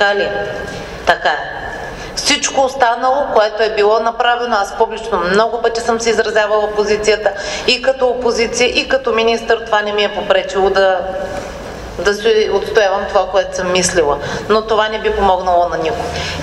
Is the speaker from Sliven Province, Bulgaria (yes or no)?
yes; Sliven, Sliven Province, Bulgaria; born there; аз не съм виновна, че съм се родила в Сливен, да ви кажа.